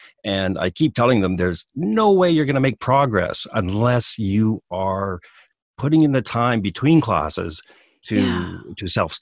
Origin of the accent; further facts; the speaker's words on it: Western Canada, Canada; now in Japan; I'm from Canada. I'm from the western part of Canada.